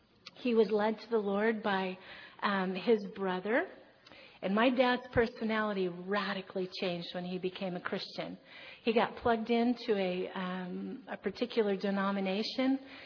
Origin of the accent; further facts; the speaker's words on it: Kentucky, United States; accent: Southern; being from the South, born and raised in Kentucky, I do have another accent that if anybody here is from the South and I hear you, I will slip right into it